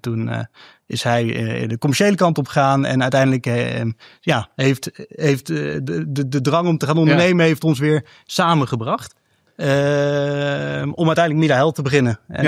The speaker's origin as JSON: {"language": "Dutch", "town": "Nijmegen", "region": "Gelderland", "country": "Netherlands", "tie": "born or raised there", "moved": "as an adult", "said": "En ik ben opgegroeid in Nijmegen. En toen ik 18 werd, ben ik in Rotterdam gaan studeren."}